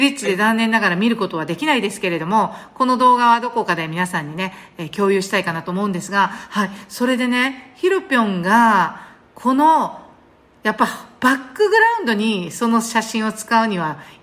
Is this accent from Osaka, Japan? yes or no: yes; Osaka, Japan; 大阪人と関西人としては嬉しい兄弟で